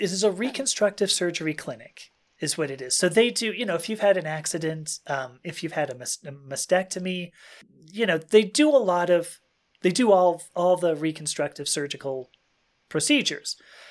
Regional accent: Los Angeles, California, United States; I'm from California. I grew up in LA.

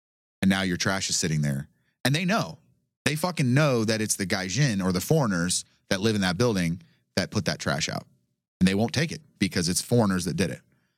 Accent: United States; I have to really dial back being an American

